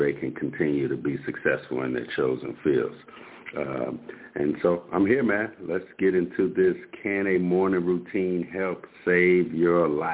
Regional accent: Chicago, Illinois, United States; now in Atlanta, United States; born and raised in Chicago, been in Atlanta for 23 years.

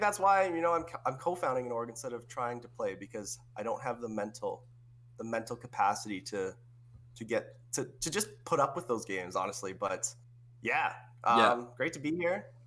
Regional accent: Brandon, Manitoba, Canada; born there; I was born in Brandon, Manitoba. Now, I don't know how many people know about Manitoba.

